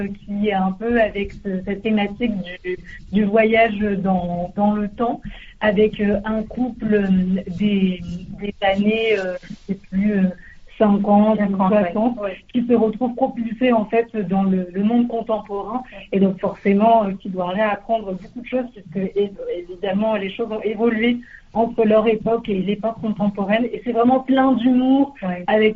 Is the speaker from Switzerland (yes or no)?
no; France; now in Canberra, Australia; C'est quelque chose qui nous définit en tant que Français